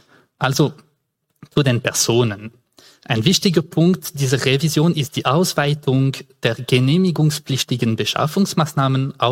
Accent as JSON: {"language": "German", "region": "Geneva", "country": "Switzerland", "first_language": "French", "second_language": "German", "said": "ich komme aus Genf, das sage ich nicht wegen Kantonalismus, sondern wegen der Sprache, weil meine Muttersprache also Französisch ist"}